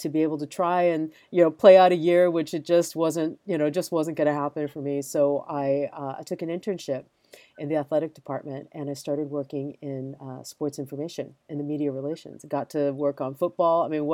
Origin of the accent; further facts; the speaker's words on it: Hawaii, United States; I come from Hawaii. And in Hawaii, sports is all sports are the national pastime.